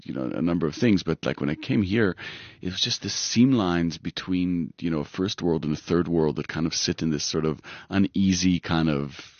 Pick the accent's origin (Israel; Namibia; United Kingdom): Israel; moved away as an adult; also born or lived in United States; now in South Africa; I was born in the States. Mm-hmm. I grew up in Israel, actually. And at the age of 20, I got to South Africa where I went to varsity.